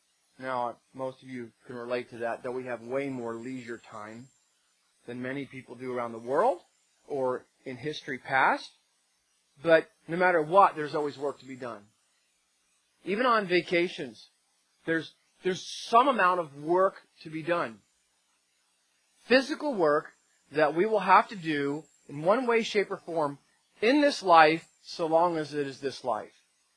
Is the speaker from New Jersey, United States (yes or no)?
yes; New Jersey, United States; And growing up in New Jersey, I used to get spring fever bad